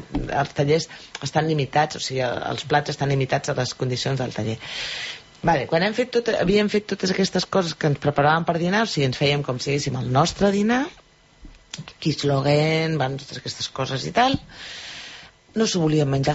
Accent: Granollers, Catalonia, Spain; Soc filla d'allà, sí. Vaig néixer a la Fonda, sí, sí.

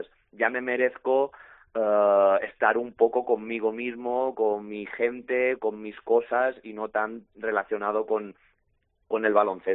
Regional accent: Balearic Islands, Spain; nosaltres com a mallorquins, com a balears

